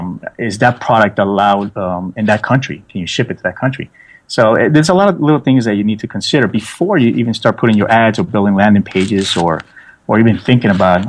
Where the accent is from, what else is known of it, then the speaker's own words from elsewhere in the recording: New York, United States; I speak Spanish. I was born and raised in New York, so I speak Spanglish.